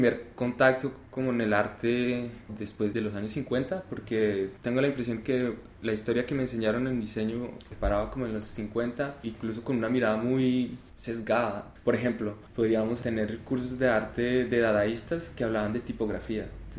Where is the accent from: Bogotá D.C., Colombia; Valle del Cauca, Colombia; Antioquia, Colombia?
Bogotá D.C., Colombia; Bogotá; moved away as an adult; now in France; Nací y crecí en Colombia, en Bogotá. Y luego a los 21, 22 me fui a vivir a Francia con planes no muy precisos, con intereses más bien.